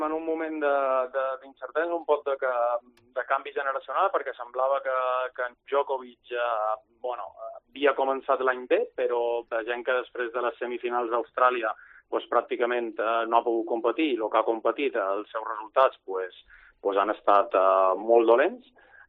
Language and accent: Catalan; Balearic Islands, Spain; Nosaltres aquí, com som mallorquins, pues, no estem tan acostumats en això